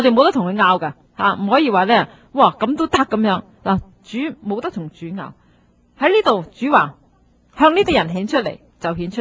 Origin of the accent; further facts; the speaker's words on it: China; 所以我中国人一句说话叫做烦恼皆因强出头。